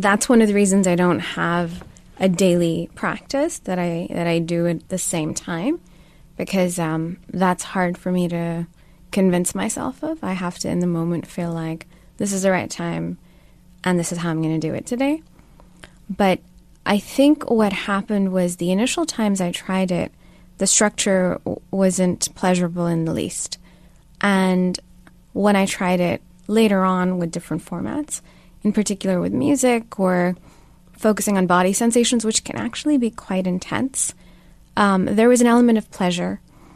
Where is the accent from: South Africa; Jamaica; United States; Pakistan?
Pakistan; Islamabad, Islamabad Capital Territory; Plus, where I come from, people live shorter lives.